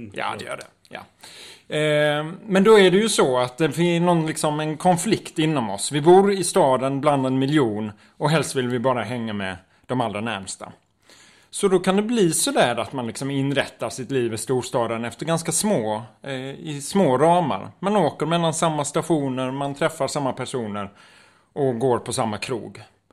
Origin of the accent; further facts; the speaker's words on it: Abbekås, Skåne, Sweden; Som hemma i Abbekås och Skivarp. Jag är glad att jag föddes 50 år efter det sista stora slagsmålet.